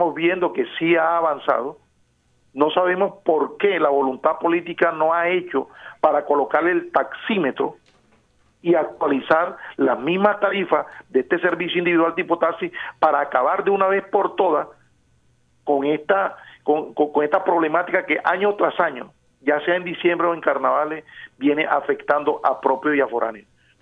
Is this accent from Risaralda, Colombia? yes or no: no; Barranquilla, Atlántico, Colombia; nosotros como barranquilleros debemos exigir de una vez por todas a las autoridades